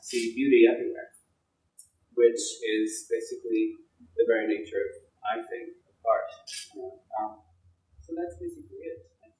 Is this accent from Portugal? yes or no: yes; Lisbon, Portugal; now in United States; I'm originally from Lisbon, Portugal. Came to the United States 7 years ago.